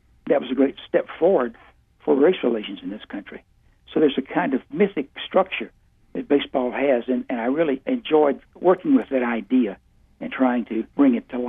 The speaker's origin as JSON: {"language": "English", "region": "Texas", "country": "United States", "tie": "born or raised there", "said": "Well, I grew up in East Texas and on the Gulf Coast, and I was living in East Texas about 80 miles north of Beaumont."}